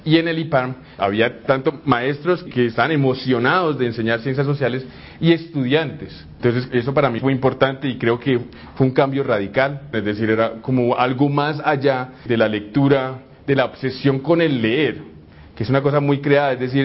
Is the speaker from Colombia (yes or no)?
yes; Bogotá, Colombia; born there; Yo nací en Bogotá.